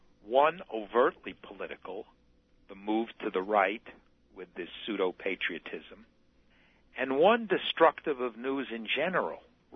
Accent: New York, United States; Well, I'm from New York, number one.

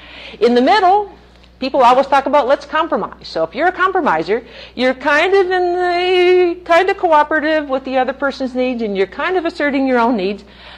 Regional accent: Minnesota, United States; I grew up a little in Minnesota, a little Finnish person where, what, no conflict

